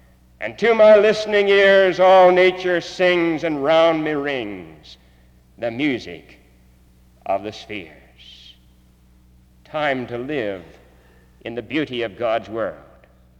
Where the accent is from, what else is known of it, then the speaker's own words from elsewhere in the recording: Orlando, Florida, United States; I never will forget when I got to Mars Hill College, coming from Orlando, Florida, my hometown, 600 miles, first time away from home for any length of time